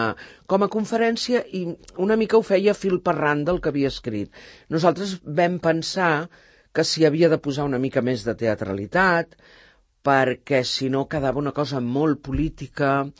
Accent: Sant Cugat, Catalonia, Spain; Dic, perquè és el meu poble. Senzillament perquè em dóna la gana, perquè és el meu poble i a Sant Cugat sí que el faig.

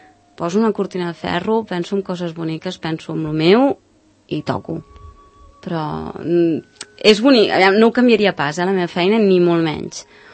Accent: Sant Cugat del Vallès, Catalonia, Spain; Clar, jo dius, soc de Sant Cugat, però ara encara

